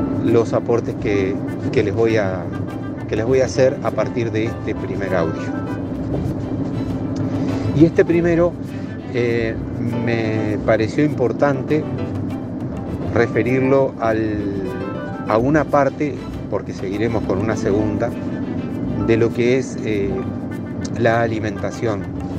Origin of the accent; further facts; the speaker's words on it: Uruguay; soy médico uruguayo.